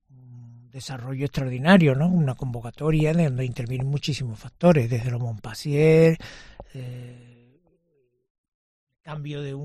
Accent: Seville, Andalusia, Spain; Yo soy sevillano, para más cuenta nacido en Triana

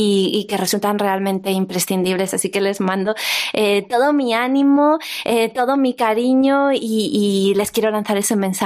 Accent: Zaragoza, Aragon, Spain; como zaragozana que he nacido aquí, que aquí he estudiado, he escrito todos mis libros, he encontrado el cobijo de mis primeras editoriales y de mis primeros lectores

